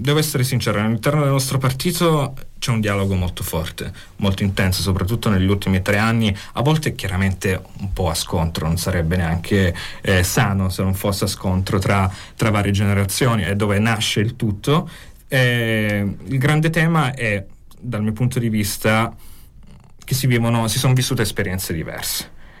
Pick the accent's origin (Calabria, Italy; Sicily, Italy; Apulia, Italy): Calabria, Italy; poi io da calabrese ancora di più ne sono orgoglioso